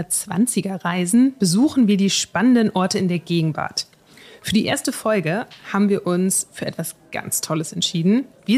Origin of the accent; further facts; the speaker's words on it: Lower Saxony, Germany; ich bin in der Region aufgewachsen